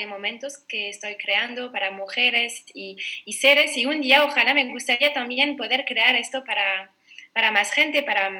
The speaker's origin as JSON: {"language": "Spanish", "country": "France", "second_language": "Spanish", "lives_now": "Barcelona, Spain", "said": "yo soy francesa. Hace 15 años que estoy en Barcelona, no sé en el acento, pero sí."}